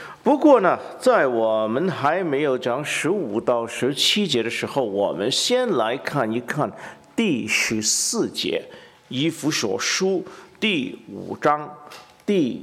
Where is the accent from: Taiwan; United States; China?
China; Guangdong; 尤其是我们广东人这两个字很难倒，我们一个是 SI， 一个是 XI